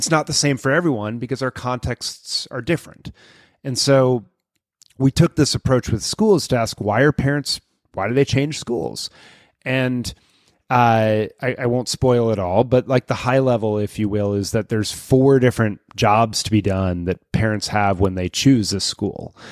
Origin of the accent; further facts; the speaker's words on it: Lexington, Massachusetts, United States; in my hometown of Lexington, Massachusetts